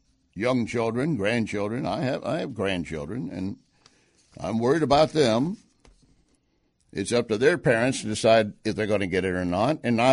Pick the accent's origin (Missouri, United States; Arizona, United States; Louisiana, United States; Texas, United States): Texas, United States; I'm just saying, you know, being a Texan and Oklahomans up there, you sooner, there's a lot of rural parts in Oklahoma.